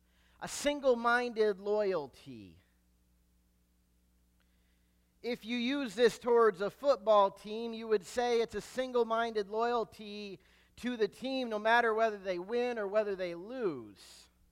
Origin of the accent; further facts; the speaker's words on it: Michigan, United States; I come from Michigan. We don't have much claim to anything sports.